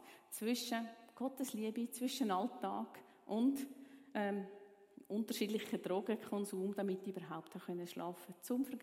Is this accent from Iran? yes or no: no; Zurich, Switzerland; Ich bin, wie gesagt, in der Stadt Zürich aufgewachsen.